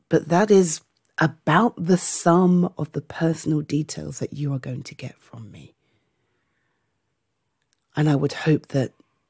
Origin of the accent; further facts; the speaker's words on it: United Kingdom; I am British.